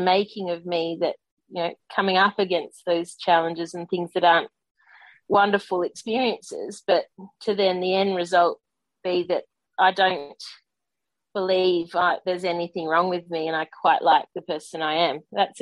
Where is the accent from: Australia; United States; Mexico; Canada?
Australia; growing up in Australia, growing up in Australian sport, where we know there's work to be done around homophobia.